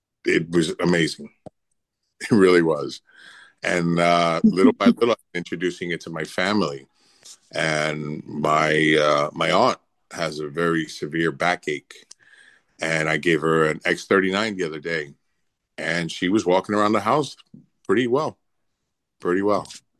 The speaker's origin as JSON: {"language": "English", "town": "Bronx", "region": "New York", "country": "United States", "said": "My Pete, I'm from the Bronx. I transplanted here to Florida, so it's still kind of getting used to."}